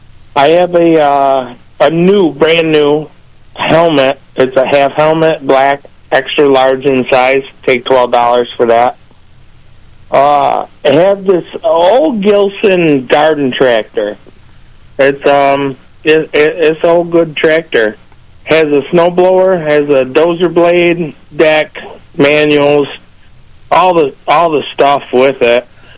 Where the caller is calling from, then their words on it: Warsaw, New York, United States; Calling from Warsaw.